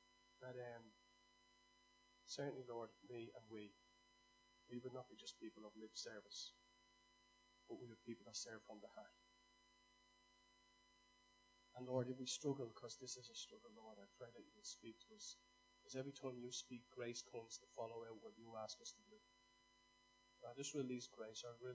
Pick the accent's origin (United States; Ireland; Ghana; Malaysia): Ireland; Dolphin's Barn, Leinster; You look in places like where I grew up in Dolphin's Barn